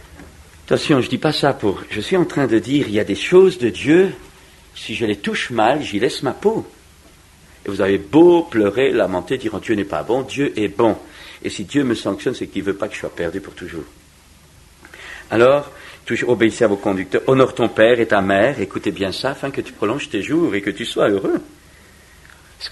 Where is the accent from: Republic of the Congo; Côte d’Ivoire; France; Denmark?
France; chez nous en France...